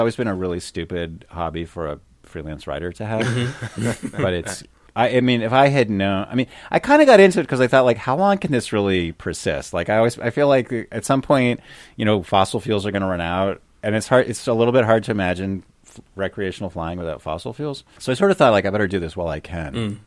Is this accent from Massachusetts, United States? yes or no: yes; Massachusetts, United States; So I grew up outside of Boston. My dad worked on 128, sort of a tech corridor.